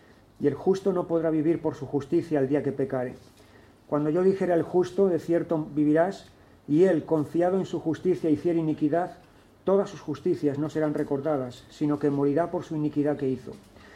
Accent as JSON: {"language": "Spanish", "town": "Córdoba", "region": "Andalusia", "country": "Spain", "said": "por estos días que pude estar en mi patria chica, en Córdoba."}